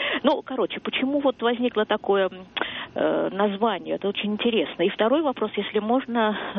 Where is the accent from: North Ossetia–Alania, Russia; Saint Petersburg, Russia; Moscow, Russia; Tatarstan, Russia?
Moscow, Russia; я из Москвы.